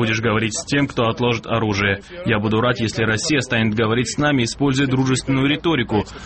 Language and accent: Russian; Abkhazia, Georgia; Я из Абхазии. Для меня это болезненная проблема.